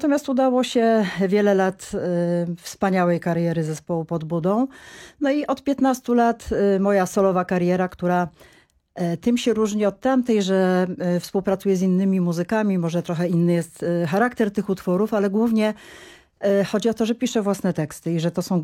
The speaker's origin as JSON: {"language": "Polish", "town": "Kielce", "region": "Świętokrzyskie Voivodeship", "country": "Poland", "said": "Pochodzimy z tego samego miasta, mianowicie z Kielc."}